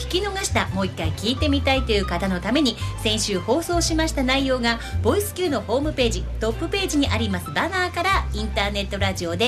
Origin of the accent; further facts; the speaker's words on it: Fuji, Shizuoka, Japan; 私も富士出身なので目についた記事なんですが